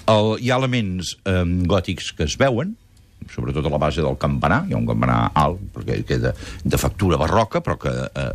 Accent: Catalonia, Spain; som els catalans

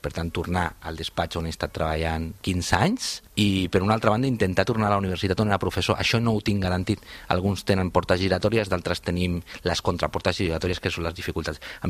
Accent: Cornellà, Catalonia, Spain; veure les dues realitats que són la meva comarca, que és primer pla l'empresa Siemens de Cornellà

